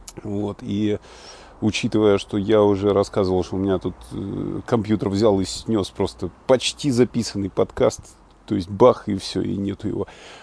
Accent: London, United Kingdom; из Лондона.

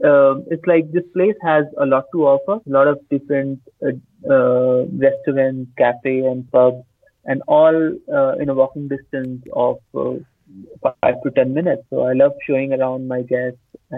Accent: Patna, Bihar, India; now in Bangalore, India; No, I have all listing in Bangalore, and there's one listing back in my hometown, which is Patna.

